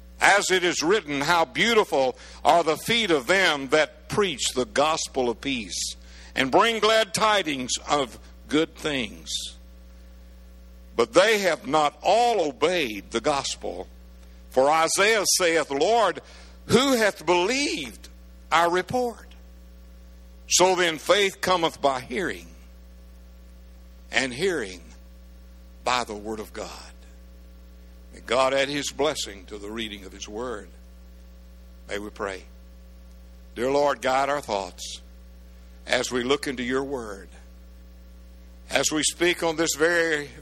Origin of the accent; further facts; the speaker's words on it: the South, United States; I still swell with pride because I was raised in the South.